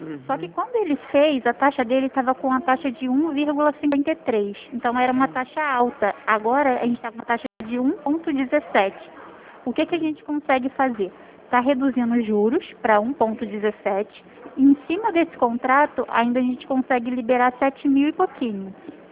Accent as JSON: {"language": "Portuguese", "town": "Santa Cruz", "region": "Rio de Janeiro", "country": "Brazil", "said": "Santa Cruz aqui é Rio de Janeiro."}